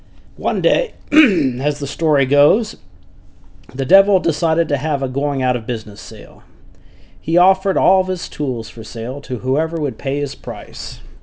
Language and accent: English; Florida, United States; when I was growing up in Florida, as a boy, my dad and I used to watch football on Sundays.